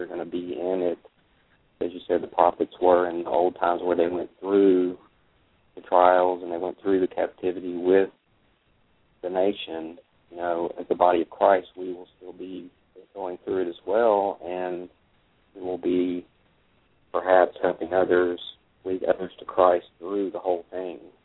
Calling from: Fort Walton Beach, Florida, United States; I'm calling from Fort Walton Beach.

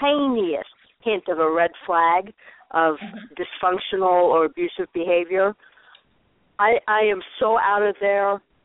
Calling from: Arizona, United States

